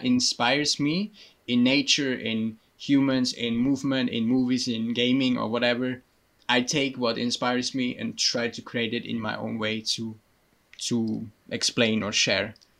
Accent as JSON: {"language": "English", "country": "Switzerland", "second_language": "English", "said": "I'm originally from Switzerland. I was born 2 months too early. I had mechanical problems, so my brain and my body didn't function together. I was raised in a child home."}